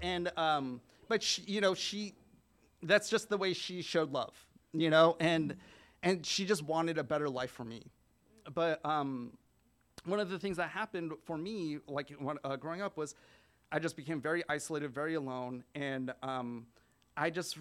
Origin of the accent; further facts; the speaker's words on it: Palos Verdes, California, United States; So I grew up in Palos Verdes, which is upper class like suburb in Los Angeles, and my parents were Korean immigrants.